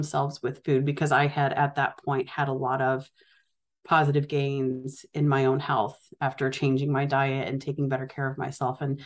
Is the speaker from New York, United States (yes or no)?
no; St. Louis, Missouri, United States; born there; So I was born in the St. Louis area, but I've moved a lot in my life. I've lost count, but it's close to 40 times. I went to 15 schools between kindergarten and 11th grade.